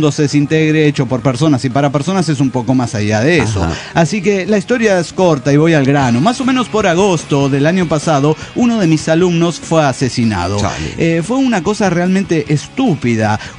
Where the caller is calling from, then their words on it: Morelia, Michoacán, Mexico; de Morelia, Michoacán.